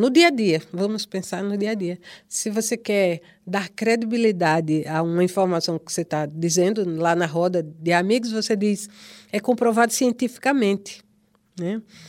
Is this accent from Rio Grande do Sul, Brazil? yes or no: no; Natal, Rio Grande do Norte, Brazil; que é da minha terra. É de Natal